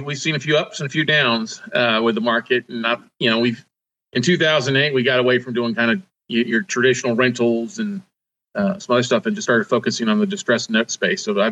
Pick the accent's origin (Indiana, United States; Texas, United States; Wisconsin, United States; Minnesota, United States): Texas, United States; Corpus Christi; I mean, I grew up in Corpus Christi, which, you know, if you live in Houston and Corpus along the Gulf Coast, it's like the armpit of Texas.